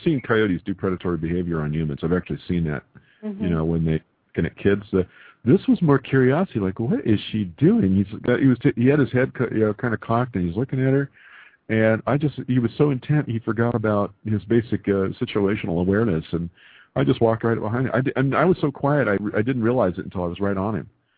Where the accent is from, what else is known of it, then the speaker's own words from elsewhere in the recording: California, United States; It's funny because I grew up in the Sierra Nevadas, and our family would spend weekends out in the bush.